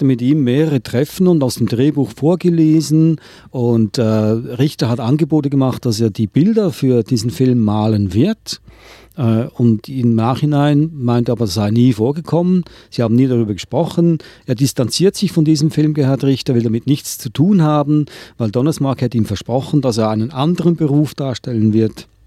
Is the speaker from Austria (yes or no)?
no; Switzerland; Ich bin Schweizer